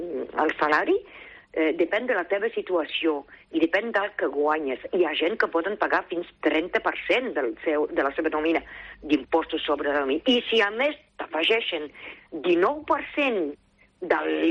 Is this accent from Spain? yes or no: no; France; jo no estic afectada perquè jo sóc francesa, visc a la zona aquesta transfronterera